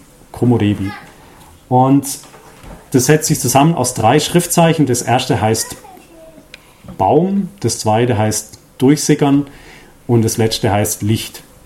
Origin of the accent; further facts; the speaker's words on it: Freiburg, Baden-Württemberg, Germany; ich bin aus Freiburg oder aus der Nähe von Freiburg, ein Badner, man kommt nach Schwaben, da ist die Sprache schon anders.